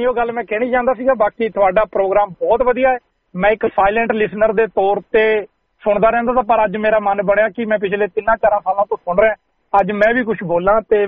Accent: Haryana, India; ਮੈਂ ਹਰਿਆਣੇ ਤੋਂ ਬਿਲੋਂਗ ਕਰਦਾ। ਵੈਸੇ ਮੇਰੇ ਮਿੱਤਰ ਮੈਨੂੰ ਕਹਿੰਦੇ ਰਹਿੰਦੇ ਵੀ ਤੂੰ ਹਰਿਆਣੇ ਦਾ

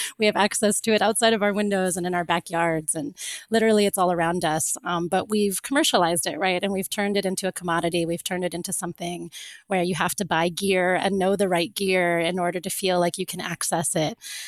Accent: Florida, United States; I know for me, when I grew up in Florida

